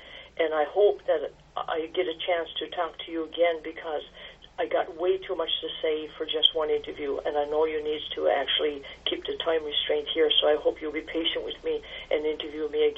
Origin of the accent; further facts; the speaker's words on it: Makkovik, Newfoundland and Labrador, Canada; I'm originally from Macovic